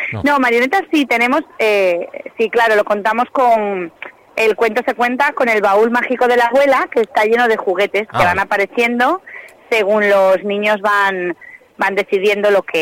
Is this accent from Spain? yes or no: yes; Torrelavega, Cantabria, Spain; Somos de Torrelavega.